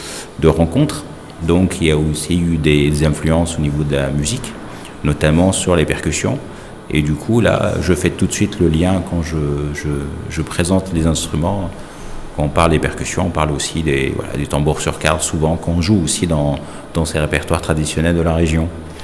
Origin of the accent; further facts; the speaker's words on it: Algeria; now in Lyon, France; je suis d'origine algérienne et ça fait 32 ans que j'habite et je vis en France. Je suis de Lyon